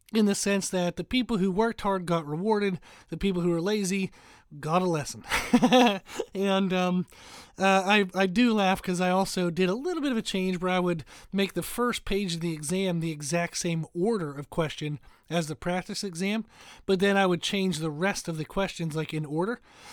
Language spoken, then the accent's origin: English; United States; even though I'm like American and we use units that don't make any sense.